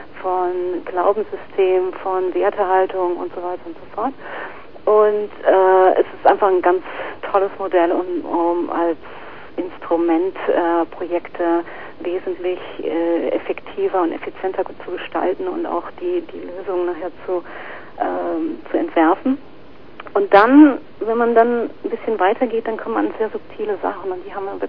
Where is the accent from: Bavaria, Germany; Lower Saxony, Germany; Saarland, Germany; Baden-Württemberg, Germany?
Saarland, Germany; auch bei uns im Saarland, wo ich herkomme, clasht es halt.